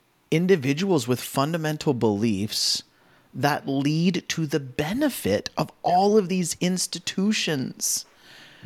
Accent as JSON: {"language": "English", "country": "Canada", "said": "Canadians have a very younger brother syndrome where we just like to do whatever the US doesn't"}